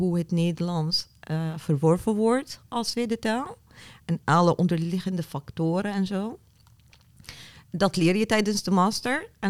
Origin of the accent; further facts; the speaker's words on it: Damascus, Damascus Governorate, Syria; moved away as an adult; now in Netherlands; Ik kom uit Syrië, uit Damascus, de hoofdstad om precies te zijn. Ik ben gevlucht met mijn kinderen. En eigenlijk ben ik naar Nederland gekomen door gezinshereniging.